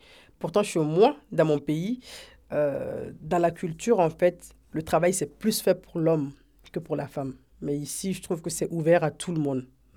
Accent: Burkina Faso; now in France; Moi, je suis burkinabé, Afrique de l'Ouest, Burkina Faso.

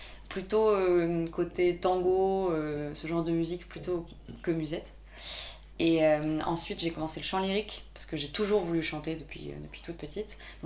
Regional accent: Chambéry, Auvergne-Rhône-Alpes, France; also born or lived in Perpignan; j'ai grandi, j'ai deux berceaux, le sud de la France vers Perpignan, où j'ai vécu jusqu'à mes 10 ans, et ensuite Rhône-Alpes, plus précisément Chambéry, où j'ai fait mon adolescence jusqu'à 17 ans.

